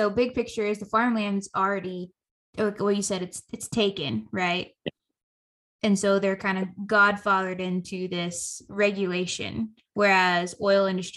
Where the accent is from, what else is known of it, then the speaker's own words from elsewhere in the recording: Kansas, United States; I'm from Western Kansas, so I see this often with all of our farmers and ranchers out there.